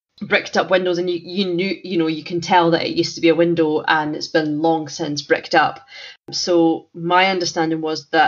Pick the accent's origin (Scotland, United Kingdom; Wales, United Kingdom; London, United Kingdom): Scotland, United Kingdom; As you know, we're both from Scotland.